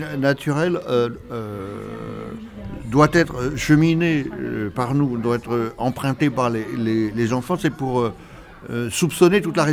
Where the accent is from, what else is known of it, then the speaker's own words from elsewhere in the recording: Douai, Hauts-de-France, France; J'étais originaire de Douai, que Douai était plus belle qu'Arras.